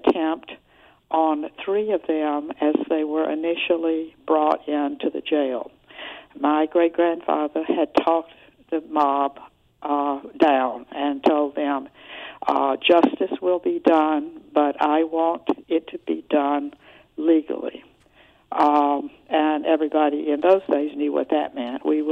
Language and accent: English; Georgia, United States; Growing up in Georgia in the 40s and 50s, you couldn't help but be somewhat racist.